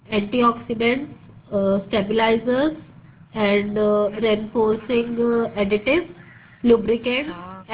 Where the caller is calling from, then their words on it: India; Yeah, hi, I'm calling from India.